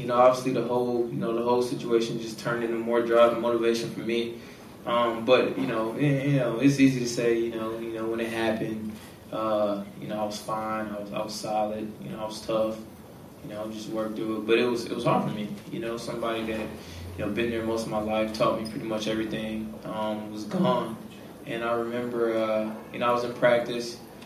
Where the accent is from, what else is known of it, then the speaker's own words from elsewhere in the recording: Wisconsin, United States; I felt like I'm from Wisconsin. You know, it's lovely out here. I didn't have all this. It just wasn't like this.